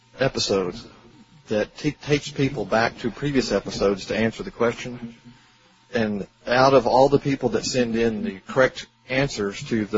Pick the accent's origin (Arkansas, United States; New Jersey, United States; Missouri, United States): Arkansas, United States; Yeah, we're two guys from Arkansas.